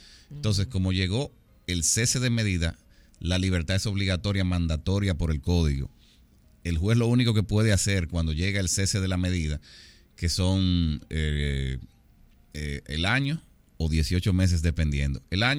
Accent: Dominican Republic; Mira, yo me crié siempre como dominicano al fin con el béisbol.

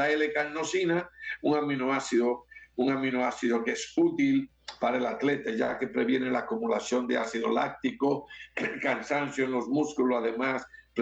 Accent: Dominican Republic; desde un punto de vista como dominicano

